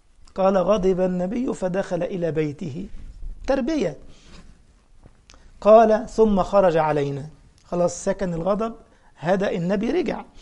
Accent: Egypt; أنا أذكر مرة كنا في قافلة دعوية في محافظة عندنا في مصر، في صعيد مصر، اسمها المنيا

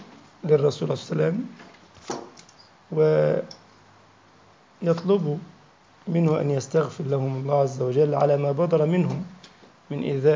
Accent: Egypt; فيفيض الماء ويوصل لنهر النيل عندنا في مصر

